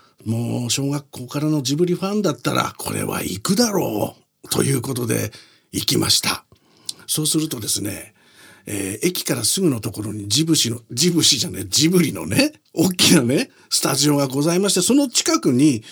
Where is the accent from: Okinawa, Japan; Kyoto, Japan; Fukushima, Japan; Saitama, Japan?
Fukushima, Japan; Nihonmatsu; 私は福島県の二本松出身でね、田舎者なんで、たまに自然に触れないとね、体が持たないんですよ。